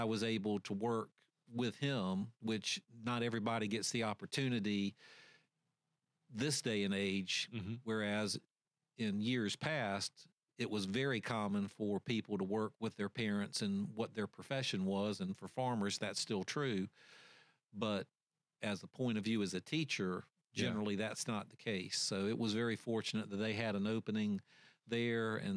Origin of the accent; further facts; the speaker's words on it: North Carolina, United States; I don't, even though I live in Poplar Branch, I'm from Currituck.